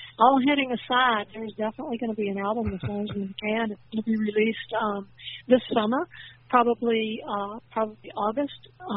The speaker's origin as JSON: {"language": "English", "region": "Alabama", "country": "United States", "tie": "born or raised there", "said": "that I wrote about growing up in Alabama"}